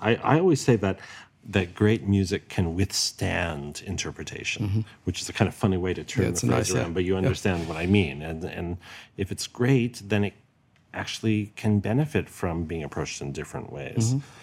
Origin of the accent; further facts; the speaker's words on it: United States; And I know that there's some sense of feeling that there's something to prove as an American musician.